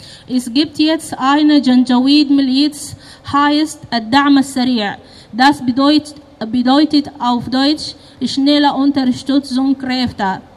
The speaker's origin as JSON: {"language": "German", "country": "Sudan", "second_language": "German", "said": "Ich komme aus dem Sudan."}